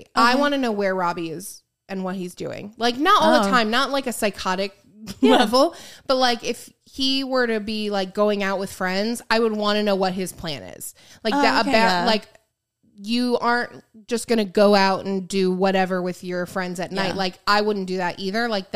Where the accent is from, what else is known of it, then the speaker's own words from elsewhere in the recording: United States; Yeah, I'm Native American. I'm from the Slapaho tribe.